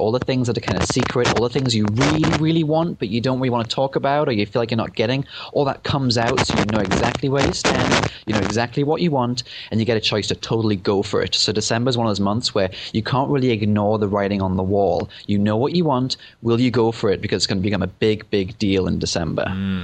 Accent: England, United Kingdom; Even though I'm from England, I always have any chance to have a party.

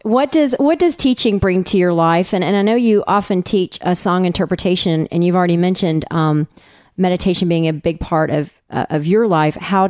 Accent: Tennessee, United States; I mean, you're from Texas, and I'm from Tennessee, so I understand the whole.

